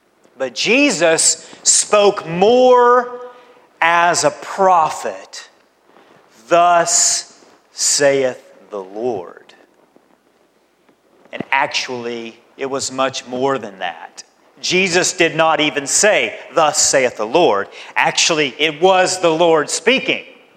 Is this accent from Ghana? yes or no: no; Tennessee, United States; I'm from Tennessee, and almost always when I would go hiking in Tennessee, we would see a bear.